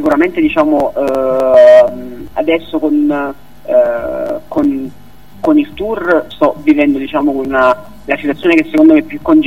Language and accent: Italian; Naples, Campania, Italy; Io sono un cantautore, prima di tutto, e vengo da Napoli.